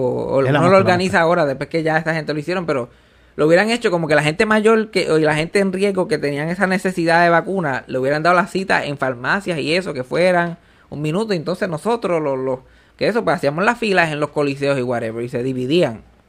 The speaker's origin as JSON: {"language": "Spanish", "town": "Mayagüez", "country": "Puerto Rico", "tie": "born or raised there", "said": "Mayagüez, de mi pueblo, Mayagüez."}